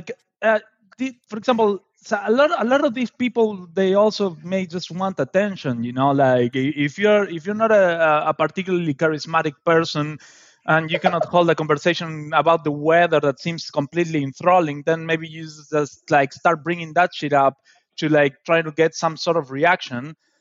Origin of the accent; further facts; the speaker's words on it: Argentina; it's from back home. I went to Buenos Aires. I'm not from Buenos Aires